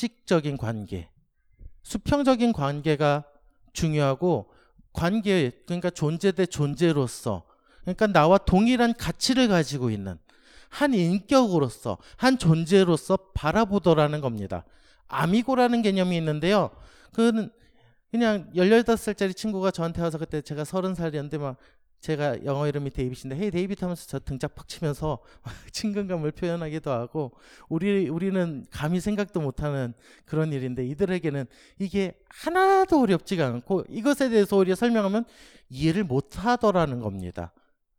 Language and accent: Korean; Daejeon, South Korea; also born or lived in Cheonan; 저는 1980년도 4월 14일 천안에서 태어났습니다. 그리고 돌이 되기 전에 대전으로 이사를 왔는데요.